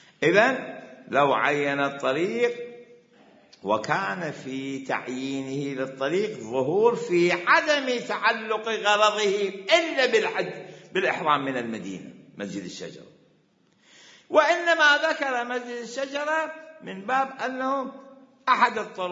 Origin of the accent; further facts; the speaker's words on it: Iraq; اشترط أجرني على حج التمتع بلدي أنا هم من العراق